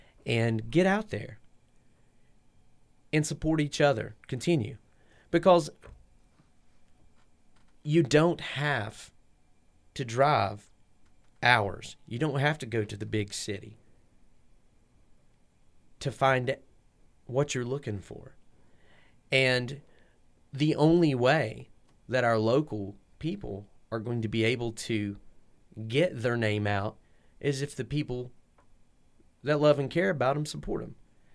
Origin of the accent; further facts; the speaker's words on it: Logan, West Virginia, United States; For us, me personally, and the group of folks that I grew up with in Logan, Landau